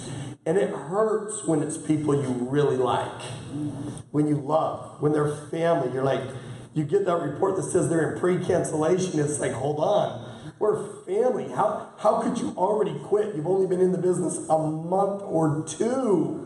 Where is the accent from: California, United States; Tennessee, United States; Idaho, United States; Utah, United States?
Utah, United States; I am from Utah.